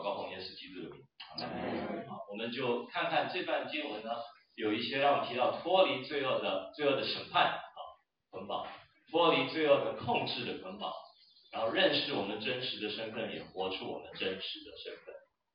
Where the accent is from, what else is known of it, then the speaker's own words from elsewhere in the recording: Taiwan; 然后我小时候在台湾发现很多时候很奇怪